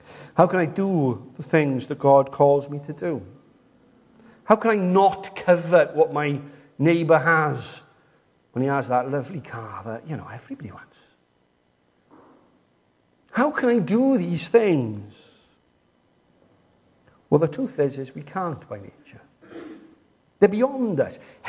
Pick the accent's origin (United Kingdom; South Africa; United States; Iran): United Kingdom; Wales; Think of anything worse as a Welsh person than having to live somewhere else.